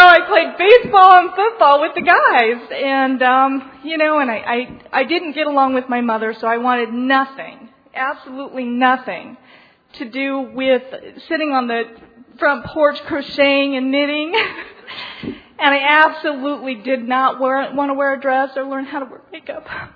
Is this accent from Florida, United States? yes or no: no; Mesa, Arizona, United States; I'm from Mesa, Arizona, and I'm an alcoholic.